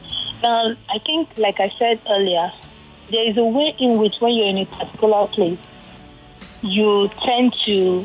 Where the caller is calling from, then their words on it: Lekki, Lagos, Nigeria; Nah. Lekki.